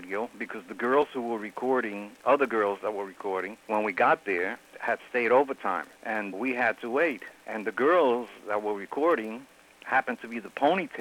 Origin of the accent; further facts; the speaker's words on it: Bronx, New York, United States; I grew up in the Bronx.